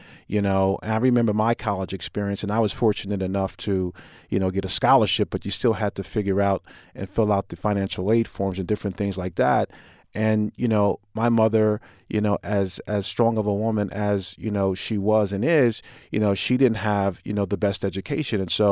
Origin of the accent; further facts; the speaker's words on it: Paterson, New Jersey, United States; You know, as a kid, you know, growing up in Paterson, New Jersey, you know, having gone to the infamous or the famous Paterson Eastside High School